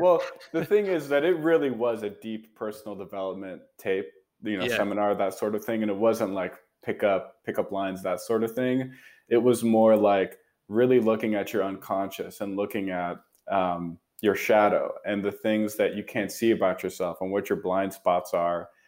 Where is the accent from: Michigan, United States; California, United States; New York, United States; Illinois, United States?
Illinois, United States; Chicago; now in Portland, United States; and I'm from Chicago, Illinois originally. And now I live in Portland, Oregon with my wife.